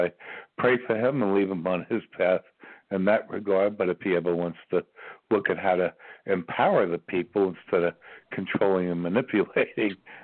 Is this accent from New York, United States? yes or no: yes; New York, United States; now in Virginia, United States; I'm from New York originally, too.